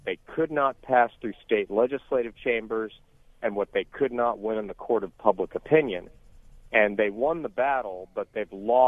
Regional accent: Georgia, United States; My home state of Georgia passed a bill

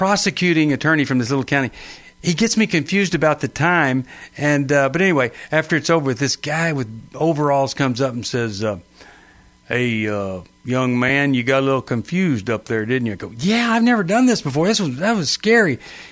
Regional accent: Texas, United States; Growing up in Texas was quite fun.

